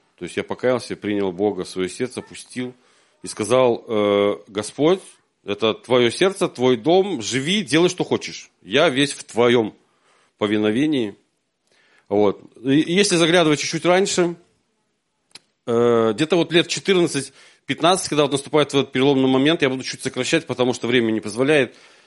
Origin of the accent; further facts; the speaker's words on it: Minsk, Belarus; я сам с родом из Минска, всю жизнь как бы в Минске находился, но не всегда.